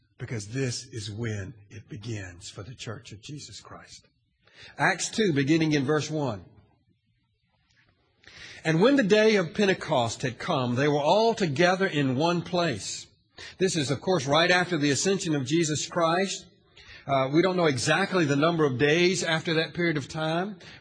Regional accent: the South, United States; Perhaps that had to do with growing up in the Bible Belt in the South, where you didn't talk about the Holy Spirit in the Baptist church.

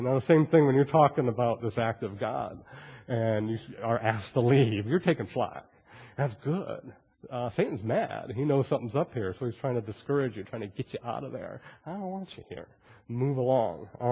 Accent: Detroit, Michigan, United States; now in Maryland, United States; I'm from Detroit, so I could kind of relate to this.

